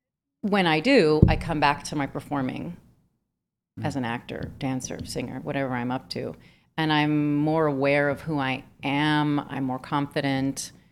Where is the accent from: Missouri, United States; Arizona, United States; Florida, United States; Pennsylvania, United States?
Florida, United States; Miami; I'm from Miami, so I like to go down there as often as I can